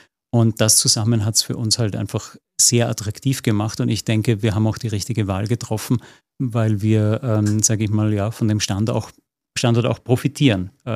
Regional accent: Vienna, Austria; now in Switzerland; wie man, glaube ich, unschwer an meiner Sprache hört, ich bin ja kein geborener Schweizer, ich bin ja aus Wien.

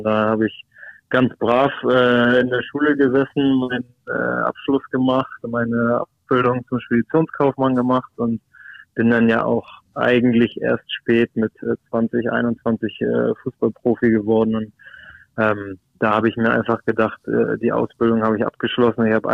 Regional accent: Hamburg, Germany; ich bin Hamburger, ich habe es geschafft, hier zu bleiben, Freunde und Familie im direkten Umfeld zu haben und zu behalten

